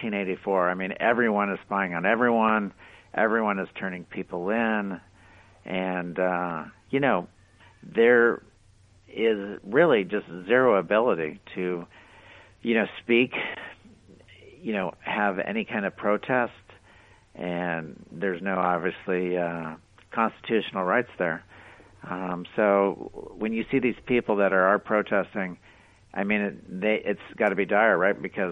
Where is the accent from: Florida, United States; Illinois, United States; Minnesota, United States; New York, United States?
Florida, United States; Miami; born there; No, my family came over in 1958, so I was born here in Miami, but I have a lot of family there.